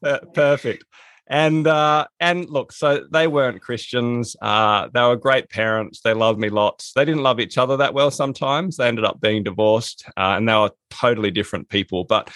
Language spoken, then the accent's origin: English; Adelaide, South Australia, Australia; born there; I was born in Adelaide, which is a part of Australia. And my dad's Chinese from Shanghai originally. His family escaped China when the Red Army kind of went across in 1943 or 44.